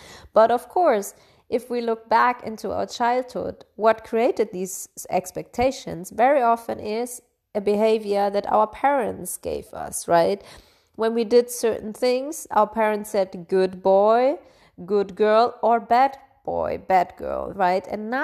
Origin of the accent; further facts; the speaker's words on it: Bavaria, Germany; I grew up in Bavaria, in Germany, and as one of the only like foreigners in this region.